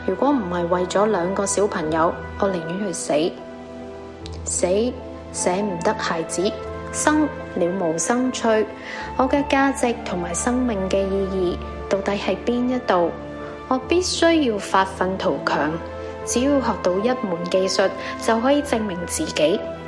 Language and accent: Cantonese; southern China, China; accent: southern accent; 南方长大的我去了东北上大学，班上面几乎都是北方人，我的南方口音成为同学的笑话